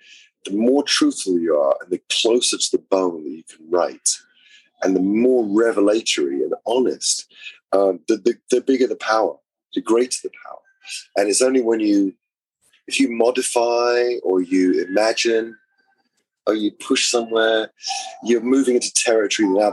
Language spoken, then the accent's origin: English; London, United Kingdom; I'm from London. I'm from the streets of London.